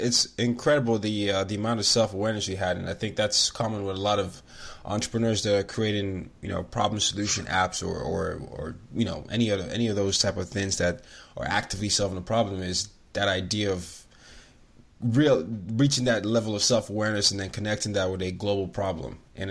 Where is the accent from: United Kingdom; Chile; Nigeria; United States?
Nigeria; I come from Nigeria